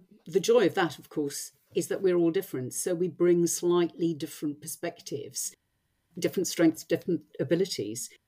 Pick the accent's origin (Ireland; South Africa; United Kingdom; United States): South Africa; As a South African, I'm very direct.